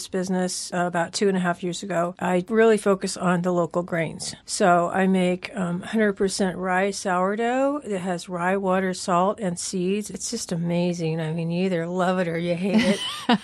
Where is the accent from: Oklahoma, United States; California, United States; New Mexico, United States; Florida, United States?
California, United States; Chico; Well, as a teen, I was from Chico, and I took macrobiotic cooking classes, and that's what really started me off.